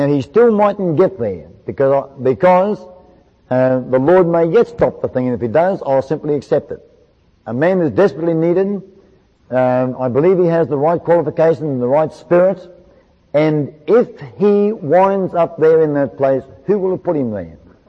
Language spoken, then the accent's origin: English; New Zealand; now in Australia; when we moved from New Zealand to Australia back in 1962, we landed a boat going to Brisbane